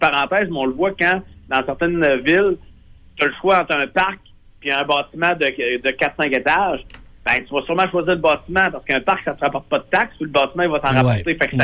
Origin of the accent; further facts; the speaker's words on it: Sainte-Flavie, Quebec, Canada; born there; je suis né à Sainte-Flavie, mais dans le deuxième rang.